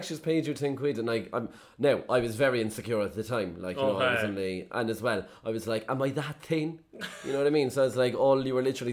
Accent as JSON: {"language": "English", "country": "Ireland", "said": "Also, as Irish people, I think we're very agreeable and we don't want to be, like, putting someone else out"}